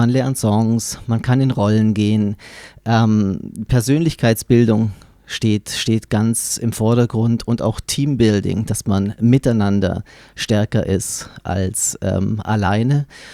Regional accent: Baden-Württemberg, Germany; Ich bin selbst in Baden-Württemberg aufgewachsen. Selbst für mich war Berlin und die Mauer weit weg.

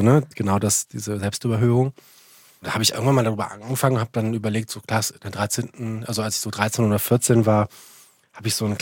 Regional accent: Hesse, Germany; ich komme aus Mittelhessen

